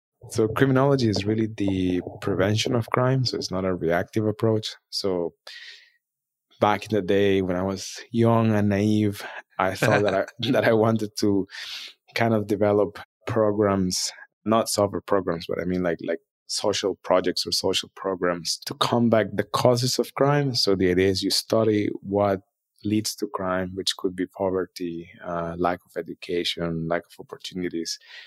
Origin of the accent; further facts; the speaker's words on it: Costa Rica; By the way, I'm from Costa Rica.